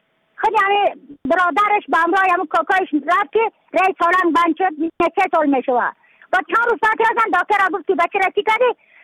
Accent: Badakhshan, Afghanistan; از بدخشان هستم، مرکز بدخشان ولسوالی اتکل پایان، قریه وینگ.

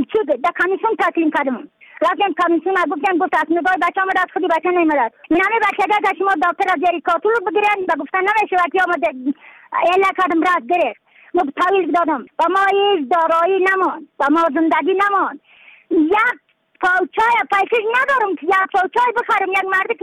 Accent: Badakhshan, Afghanistan; از بدخشان هستم مرکز بدخشان ولسوالی اتل پایان قیره اوین

